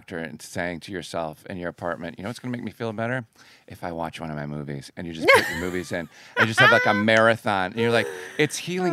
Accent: Glen Ellyn, Illinois, United States; It was in my hometown. It was at my high school, Glenbard

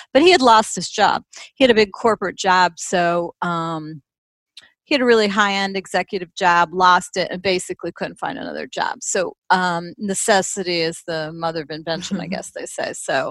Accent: Midwest, United States; And for me, growing up in the Midwest, I was raised with by parents and grandparents very close involved in my life.

